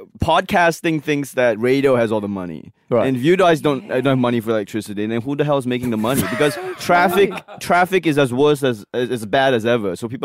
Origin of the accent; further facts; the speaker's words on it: Singapore; Because I grew up in Singapore. My parents still live there.